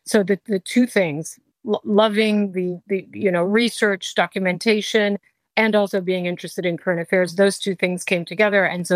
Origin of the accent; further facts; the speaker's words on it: France; When I grew up in France, you know, I talk about in the book about how I didn't have like that genetic French skinniness